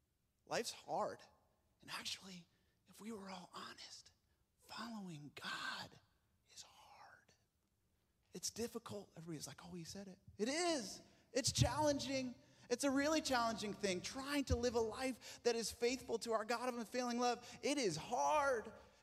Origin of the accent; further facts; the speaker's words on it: Rochester, New York, United States; now in San Diego, United States; But now I grew up in Rochester, you know, born and raised off Spencerport Road, and went to Gage Charlotte High School and got to go to Roberts.